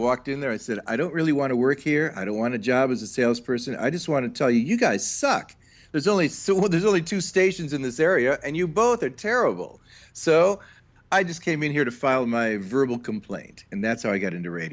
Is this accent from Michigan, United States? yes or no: yes; Detroit, Michigan, United States; Growing up in Detroit, great musical place to grow up with rock and Motown, soul, we had everything.